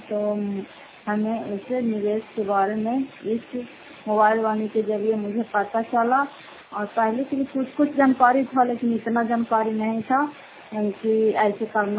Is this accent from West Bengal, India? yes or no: no; Bihar, India; घर पत्ते फूट पंचायत मुसौता जिला नालंदा क्रासरा ब्लॉक के निवासी हूँ।